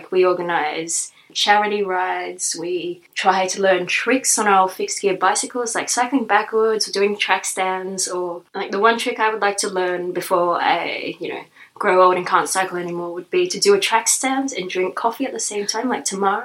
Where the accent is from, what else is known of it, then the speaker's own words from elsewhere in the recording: Sydney, New South Wales, Australia; moved away as an adult; now in Berlin, Germany; So I'm originally from Sydney, from Australia, but I moved to Berlin almost 6 years ago